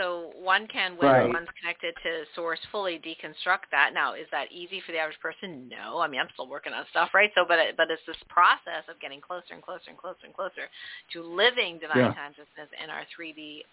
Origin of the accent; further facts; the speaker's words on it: Canada; I'm from Canada, so we do metric.